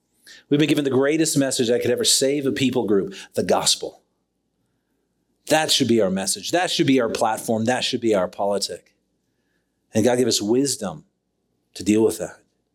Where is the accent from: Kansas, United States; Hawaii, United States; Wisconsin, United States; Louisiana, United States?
Hawaii, United States; also born or lived in Virginia Beach / North Carolina; now in Utah, United States; I grew up in Hawaii. I have no idea what I'm doing in the mountains.